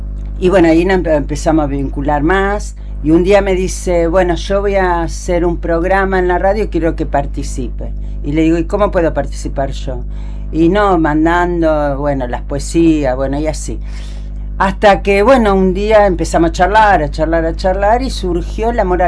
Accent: Buenos Aires Province, Argentina; also born or lived in Neuquén; Yo nací en Neuquén, capital, pero de muy chiquita nos vinimos al Gran Buenos Aires.

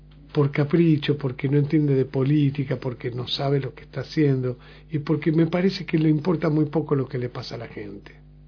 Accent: Argentina; lo que nos atraviesa a todos como argentinos

